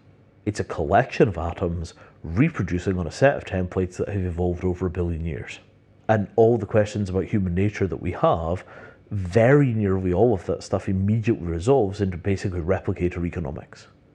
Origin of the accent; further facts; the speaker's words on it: India; Well, I mean, I'm Indian. I was vaguely around it when I was a kid.